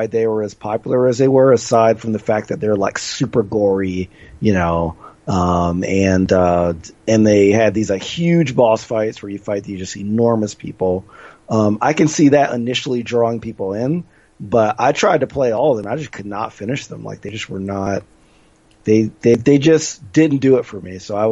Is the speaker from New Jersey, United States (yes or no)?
yes; New Jersey, United States; obviously growing up in Jersey, I've had a lot of Filipino friends